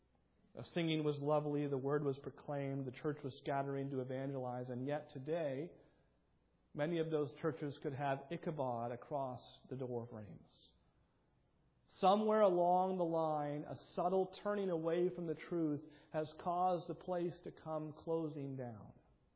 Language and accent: English; New Hampshire, United States; My home state of New Hampshire leads the way with 24% attending is all.